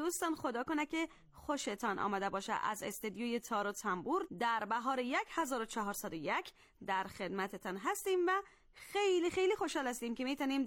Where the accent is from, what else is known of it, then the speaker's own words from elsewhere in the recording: Mashhad, Razavi Khorasan, Iran; از مشهد هستم، شنونده شما